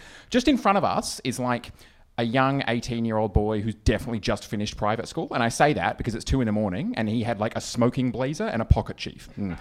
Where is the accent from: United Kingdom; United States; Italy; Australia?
Australia; Adelaide, South Australia; My boyfriend and I, we were in my hometown of Adelaide.